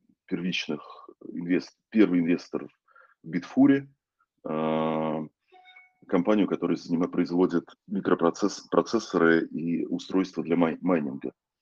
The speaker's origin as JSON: {"language": "Russian", "town": "Nizhny Novgorod", "region": "Nizhny Novgorod Oblast", "country": "Russia", "said": "я сам из Нижнего Новгорода базово"}